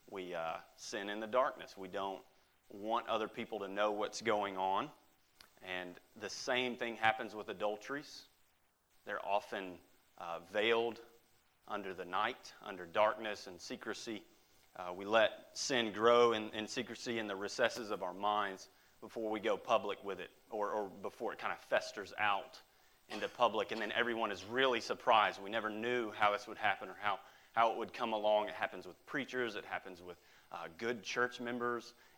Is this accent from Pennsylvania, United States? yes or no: no; Texas, United States; I'm from Texas originally